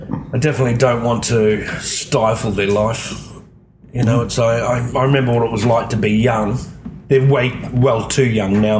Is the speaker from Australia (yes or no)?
yes; Queensland, Australia; And I was being a Queenslander and him being a New South Wales person.